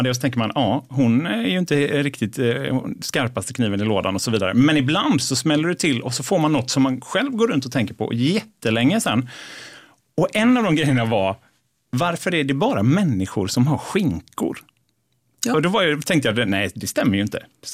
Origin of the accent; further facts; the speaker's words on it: Västra Götaland County, Sweden; accent: Gothenburg dialect; Jag har ju göteborgska.